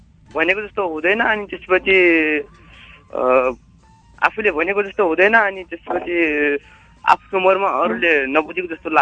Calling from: Salyan, Karnali Province, Nepal; हजुर म सल्यानदेखि …

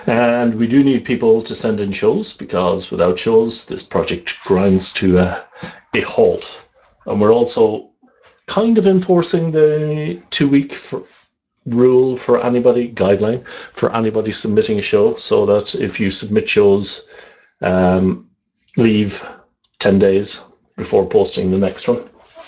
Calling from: Netherlands; I am calling from the Netherlands, I guess.

